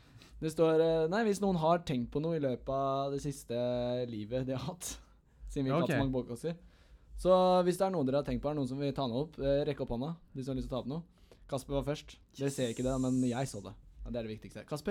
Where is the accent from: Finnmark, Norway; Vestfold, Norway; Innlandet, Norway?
Vestfold, Norway; Tønsberg; also born or lived in Oslo; Jeg kommer fra Tønsberg, født i Oslo